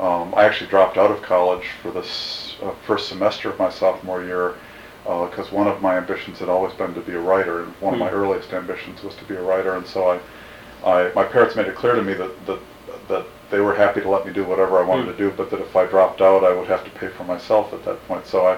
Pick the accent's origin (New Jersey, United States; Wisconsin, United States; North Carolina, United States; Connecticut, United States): Wisconsin, United States; Madison; also born or lived in Nebraska; Nebraska, and then finally moved to Madison in 1962, which was when I entered third grade. And so I grew up in Madison from third grade on. I went to James Madison Memorial High School all the way through.